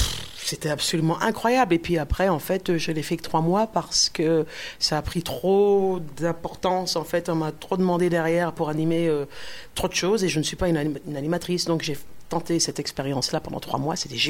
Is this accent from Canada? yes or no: no; Liège, Wallonia, Belgium; accent: Liège; un accent de Liège qui n'est pas très heureux comme accent. Et puis, donc, j'ai vite retravaillé mon accent